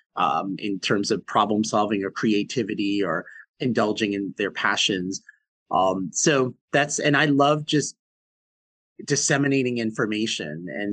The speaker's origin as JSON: {"language": "English", "town": "Boston", "region": "Massachusetts", "country": "United States", "tie": "born or raised there", "said": "where I was born and raised in Boston. I'm a Bostonian through and through."}